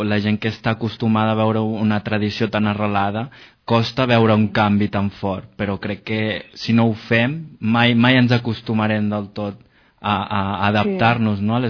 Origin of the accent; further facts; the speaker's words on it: Colombia; jo sóc de Colòmbia